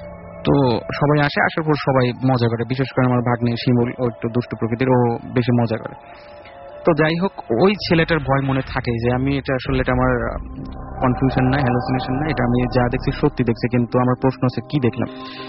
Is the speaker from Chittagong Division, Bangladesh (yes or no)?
no; Pabna, Rajshahi Division, Bangladesh; আমি এসেছি মধ্যপাড্ডা থেকে, আমার হোম টাউন পাবনার অষ্টমনির সাথে।